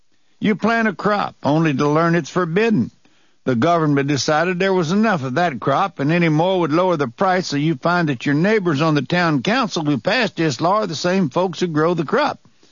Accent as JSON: {"language": "English", "town": "Boonville", "region": "Missouri", "country": "United States", "tie": "born there", "said": "But anyway, I was born in Boonville, Missouri, and that town was named after its founder, Daniel Boone."}